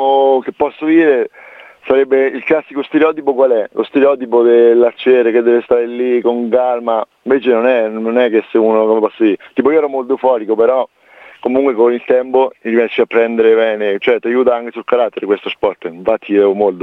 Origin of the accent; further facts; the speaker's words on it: Belforte del Chienti, Marche, Italy; vengo da Belforte del Chienti, frequento l'alberghiero di Cingoli e ho 17 anni.